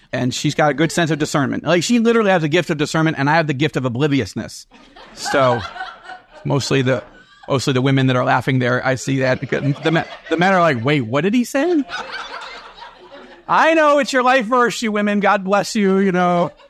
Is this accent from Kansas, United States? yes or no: no; New York, United States; I'm a New Yorker who's saying that. I literally mean it.